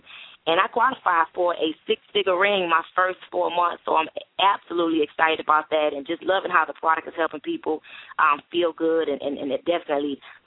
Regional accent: Miami, Florida, United States; So I will be in Florida, my hometown, Miami, of course, just knocking on doors early that morning

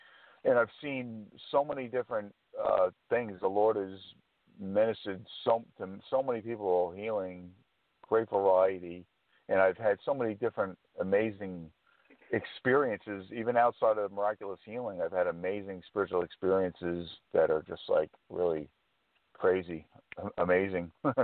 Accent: New Jersey, United States; I grew up in New Jersey, but I lived in many different places since that time period.

